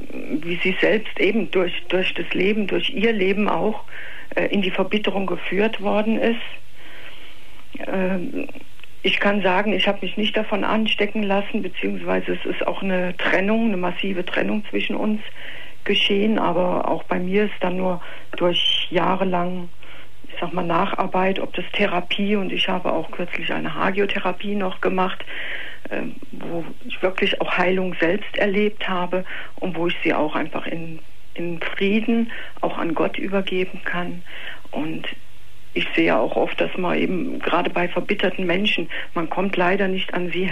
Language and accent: German; Bavaria, Germany; Ich komme aus Bayern.